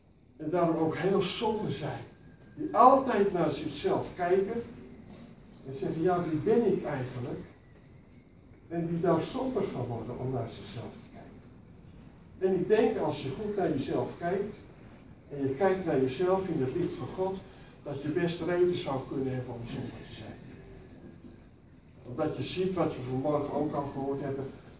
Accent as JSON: {"language": "Dutch", "region": "Gelderland", "country": "Netherlands", "said": "Ik moet zeggen, ik kom van de Veluwe."}